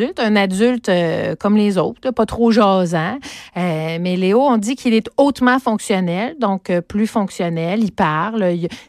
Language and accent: French; Montreal, Quebec, Canada; Moi, je suis une Montréalaise. Je suis née à Montréal.